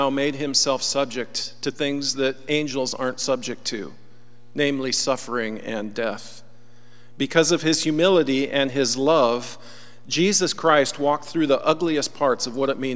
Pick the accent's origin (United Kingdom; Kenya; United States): United States; Olympia, Washington; So I grew up in Olympia, Washington. I loved it there. We lived in a little house out in the woods, and thick, big fir, Douglas firs everywhere on the property.